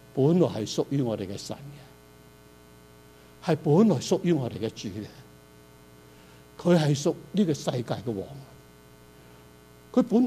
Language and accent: Chinese; Canada; 加拿大的政府是有权保护我们，因为我们是加拿大人。